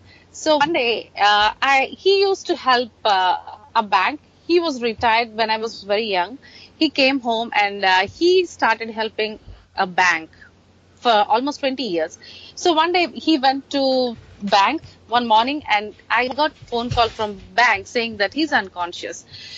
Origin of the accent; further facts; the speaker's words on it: Telangana, India; now in Cincinnati, United States; basically I'm from South India. I was born and raised in a city called close by Hyderabad, and my father he worked for military, and my mom was a teacher. I was grew up in a Christian family